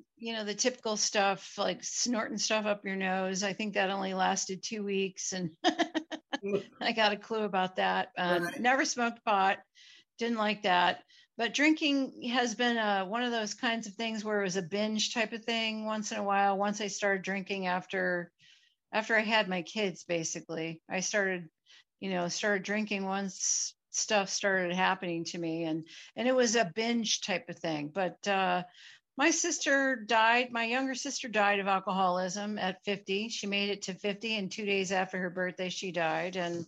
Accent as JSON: {"language": "English", "region": "California", "country": "United States", "tie": "born or raised there", "also_born_or_lived": "Connecticut", "said": "I was born in Connecticut, transferred out here to California, 1967, June of 1967. And I was born to a mother who raised us mostly as a single mom. And let's see, we lived in LA County for a little while"}